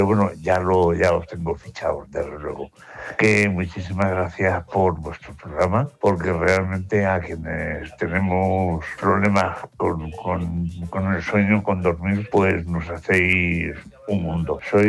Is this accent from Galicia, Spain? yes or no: no; Ciudad Real, Castilla-La Mancha, Spain; de Ciudad Real. No os he llamado nunca, es la primera vez